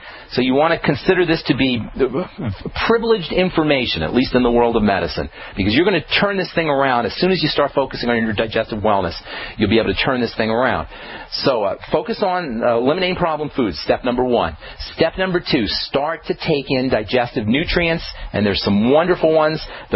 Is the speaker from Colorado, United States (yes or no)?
no; New York City, New York, United States; also born or lived in East Coast, United States; I grew up in the East Coast, and when I was in high school, I went to high school in New York City.